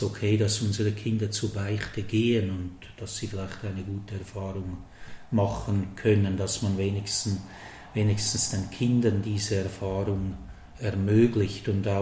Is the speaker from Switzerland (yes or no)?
yes; Sarnen, Obwalden, Switzerland; in meiner Heimat in Sarnen, Stalden, kam ich dann 4 Jahre als Vikar nach Brunnen